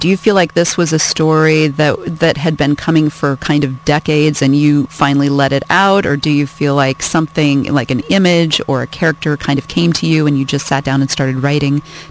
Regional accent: Walla Walla, Washington, United States; So I grew up in Walla Walla, Washington.

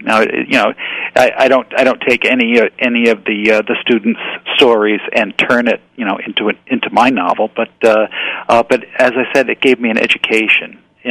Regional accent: Norwich, Connecticut, United States; I did a radio interview with my hometown radio station, and that is Norwich, Connecticut.

